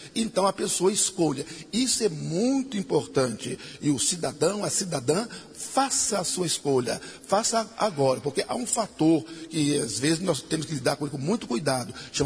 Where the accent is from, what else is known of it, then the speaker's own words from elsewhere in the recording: Divinópolis, Minas Gerais, Brazil; na minha terra, em Divinópolis